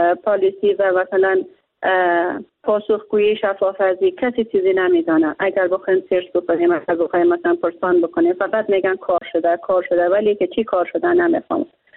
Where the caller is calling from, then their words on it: Bamyan, Afghanistan; از ولایت بامیان هستم،